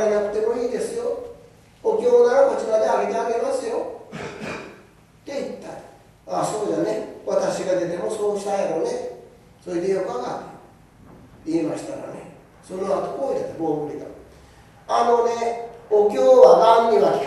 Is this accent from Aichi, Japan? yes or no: no; Yamada, Miyazaki, Japan; moved away; あなたはご出身はどこですかと言った。宮崎県、その頃は北諸方郡山田町ですが